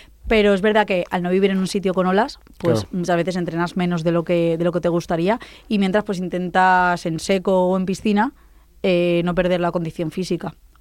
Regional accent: Valencia, Valencian Community, Spain; yo siempre he estado, me he criado en la playa, soy de Valencia, desde bebé.

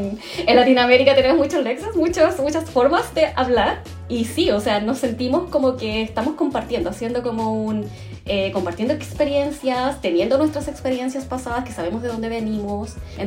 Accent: Chile; somos todas chilenas, solo mujeres.

